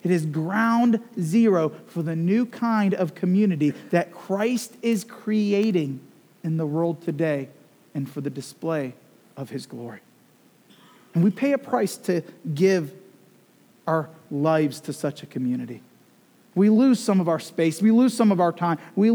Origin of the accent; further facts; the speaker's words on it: Cleveland, Ohio, United States; now in Lexington, United States; So thank God my kids are growing up in Lexington instead of Cleveland right now.